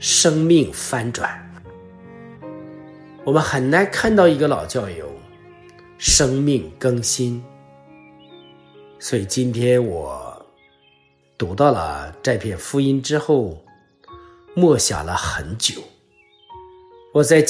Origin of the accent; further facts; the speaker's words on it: China; 啊，我们中国人有一个词叫油盐不进